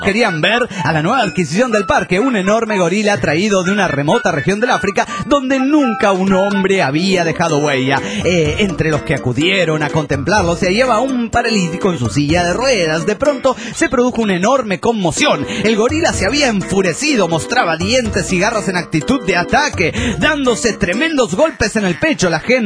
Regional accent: Monterrey, Nuevo León, Mexico; de Monterrey, Nuevo León, México.

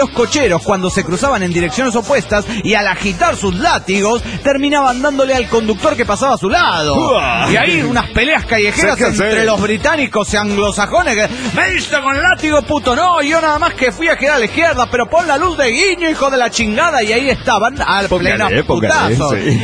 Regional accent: San Rafael, Mendoza, Argentina; Ah, San Rafael Mendoza, creo, sí, San Rafael Mendoza.

